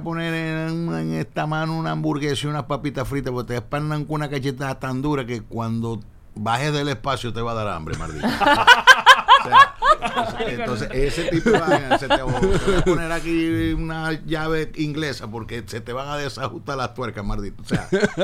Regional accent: Caracas, Capital District, Venezuela; born there; que obviamente yo nací en Caracas, creo en Caracas, hablo de tú.

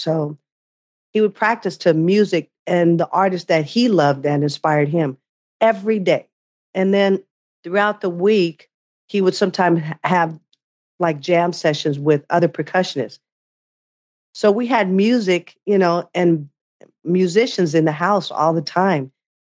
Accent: California, United States; And at that time, growing up in the Bay Area, listening to a lot of the artists that lived there.

